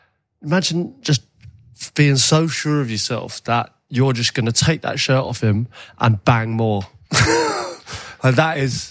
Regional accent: England, United Kingdom; But that's the one that sticks out in my mind, just being English really.

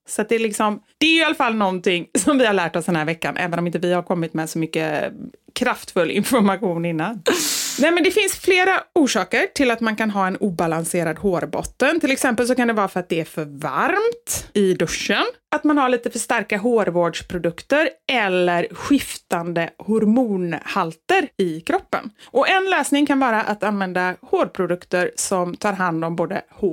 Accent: Sweden; Och sen bara, nej men vadå, vi är ju svenskar.

